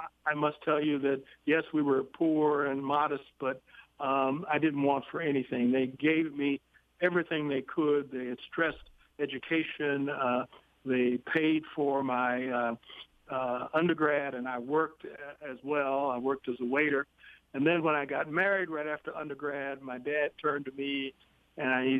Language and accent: English; Kansas City, Kansas, United States; also born or lived in Arkansas City, Kansas; I grew up as an only child in a segregated community in Kansas City, Kansas. I was born in Arkansas City, Kansas.